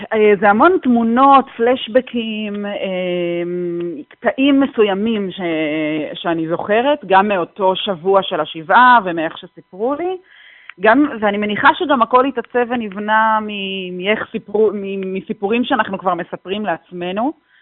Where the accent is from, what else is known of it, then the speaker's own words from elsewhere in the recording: Nir Yitzhak, Southern District, Israel; אנחנו מקיבוץ במועצה אזורית אשכול, מקיבוץ ניר יצחק